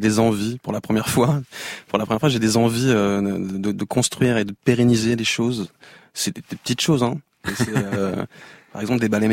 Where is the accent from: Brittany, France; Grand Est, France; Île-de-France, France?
Île-de-France, France; Cergy; also born or lived in Saintonge; en arrivant à Cergy, j'ai grandi en Saint-Onge jusqu'à mes 7-8 ans, et en arrivant à Cergy